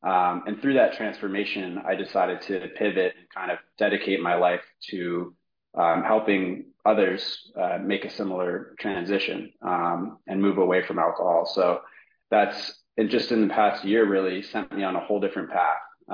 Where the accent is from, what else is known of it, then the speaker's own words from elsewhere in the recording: California, United States; now in Los Angeles, United States; I'm a 34, almost 34-year-old guy. I grew up in the Bay Area, now in Los Angeles.